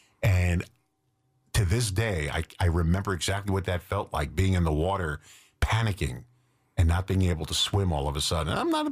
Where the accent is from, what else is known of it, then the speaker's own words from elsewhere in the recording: Long Island, New York, United States; I grew up on Long Island, in New York City on Long Island.